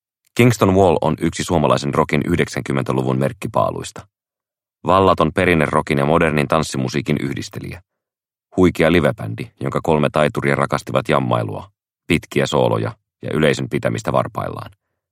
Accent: Helsinki, Uusimaa, Finland; vaikka synnyimme Helsingissä vuonna 1969. Asuimme täällä samaan aikaan

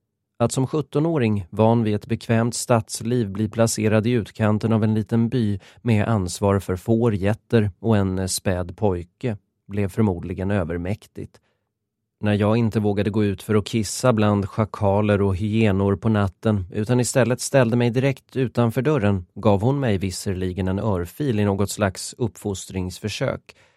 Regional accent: Galkayo, Mudug, Somalia; en by längs vägen som gick mellan min hemstad Galkayo och kuststaden Hobio.

